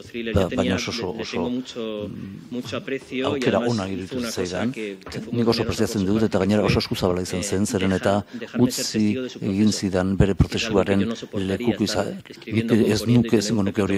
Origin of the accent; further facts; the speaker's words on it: Spain; aita txiletarra eta ama txiletarra, espainiarra, baina Espainian hazi naiz eta espainiar dut nire burua.